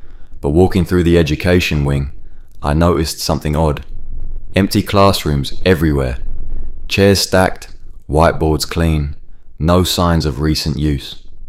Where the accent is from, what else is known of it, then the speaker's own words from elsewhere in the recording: Paisley, Scotland, United Kingdom; Growing up in Paisley, I watched my mum mark exercise books every evening after her teaching day ended